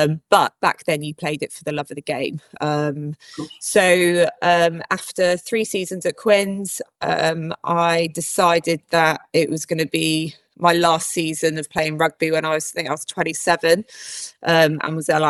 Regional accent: Dubai, United Arab Emirates; I grew up in the Middle East in Dubai.

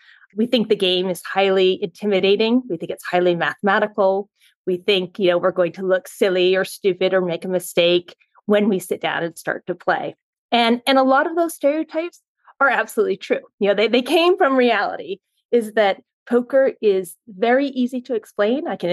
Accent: Maine, United States; Myself, I grew up in Maine. I grew up in a really fantastic small town

